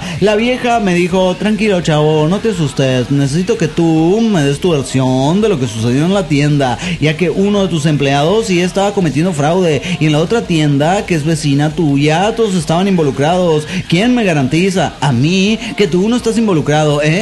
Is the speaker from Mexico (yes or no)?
yes; Veracruz, Mexico; de Veracruz.